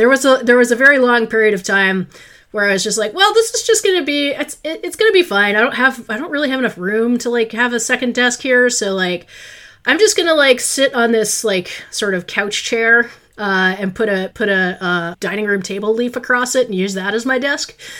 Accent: Washington, District of Columbia, United States; moved away as an adult; also born or lived in Los Angeles, United States / Chicago, United States; now in Wisconsin, United States; So I live in Wisconsin. I am originally from Washington, D.C. So I was born and raised in D.C. I lived there until I was 18.

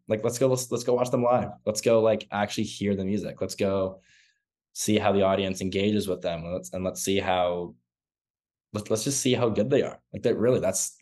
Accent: Mississauga, Ontario, Canada; so I grew up in Lauren Park, which is a little suburb in Mississauga, about 20 minutes west of Toronto.

